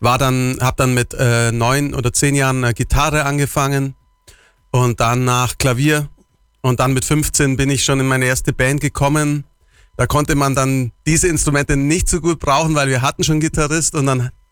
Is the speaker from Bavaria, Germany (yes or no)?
yes; Bavaria, Germany; Ich bin Allgäuer, hast ja gesagt, und bin viel in meinem Van unterwegs.